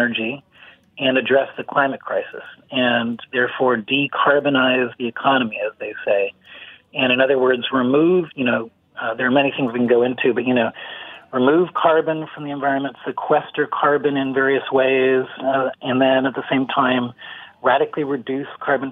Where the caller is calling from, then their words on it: San Francisco, California, United States; I'm in San Francisco, so it's still late morning here.